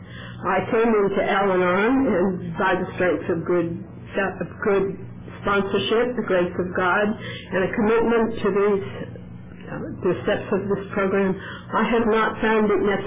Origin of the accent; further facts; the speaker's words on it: New England, United States; I grew up in New England. I am not a victim of geography